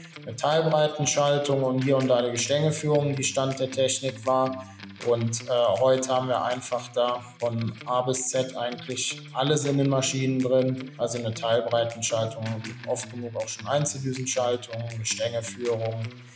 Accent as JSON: {"language": "German", "town": "Euskirchen", "region": "North Rhine-Westphalia", "country": "Germany", "tie": "born or raised there", "said": "bin 28 Jahre alt, komme gebürtig aus dem Rheinland, aus Euskirchen, in der Nähe von Köln."}